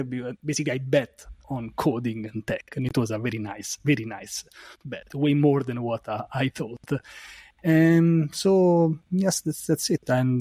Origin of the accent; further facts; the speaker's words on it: Rome, Lazio, Italy; developer advocate at DailyDev. I'm from Rome, Italy.